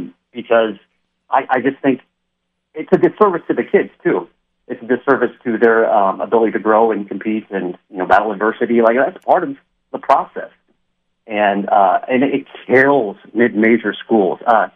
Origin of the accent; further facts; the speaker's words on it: Nebraska, United States; thankfully I'm from Nebraska. Like, so before I left, I flew back last night. And before I left, I went with my parents and went to a serving site.